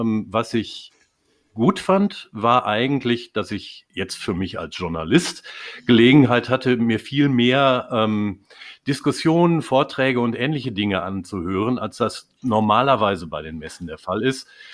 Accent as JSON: {"language": "German", "region": "North Rhine-Westphalia", "country": "Germany", "said": "als Westfale"}